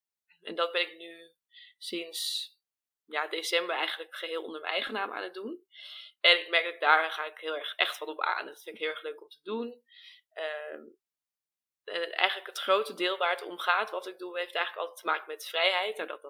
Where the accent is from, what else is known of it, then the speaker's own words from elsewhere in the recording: North Holland, Netherlands; also born or lived in Amsterdam / London, United Kingdom / Spain; Ik kom zelf uit Noord-Holland, een klein dorpje, en toen wist ik altijd al van, hier moeten we weg. Ben ik naar Amsterdam gegaan, tussenjaar gedaan, dus in Londen en Spanje gewoond.